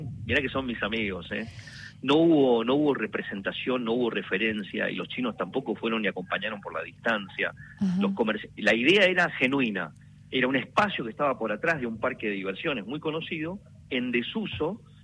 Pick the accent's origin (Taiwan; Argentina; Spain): Taiwan; muchos chinos somos taiwaneses y somos chinos, nuestros abuelos todos vinieron de China, llegaron a Taiwán, mi papá taiwanés, la familia de mi mamá china